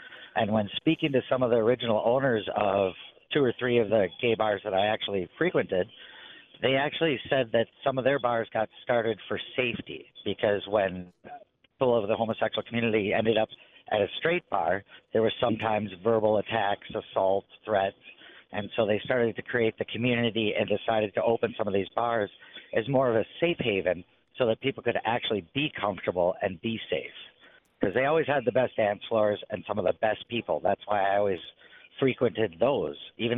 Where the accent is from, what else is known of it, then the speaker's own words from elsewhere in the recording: Minneapolis, Minnesota, United States; Growing up in Minneapolis, being a straight male, I actually preferred going to more of the gay bars